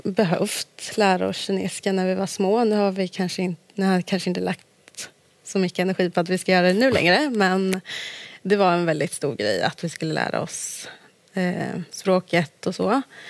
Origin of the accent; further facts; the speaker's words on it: Strängnäs, Södermanland, Sweden; now in Stockholm, Sweden; Men eftersom båda mina syskon har flyttat hemifrån så är det ju inte riktigt liksom, samma grej heller att vara hemma i Strängnäs.